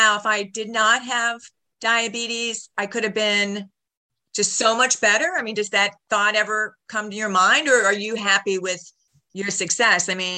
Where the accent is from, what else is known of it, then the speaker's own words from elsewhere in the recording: Brecksville, Ohio, United States; I grew up outside of Cleveland in Brecksville.